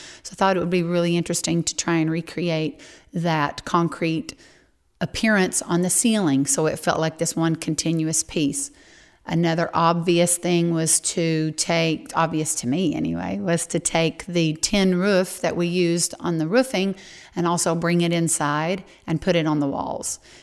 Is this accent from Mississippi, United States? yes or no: no; Georgia, United States; I hail from Northwest Georgia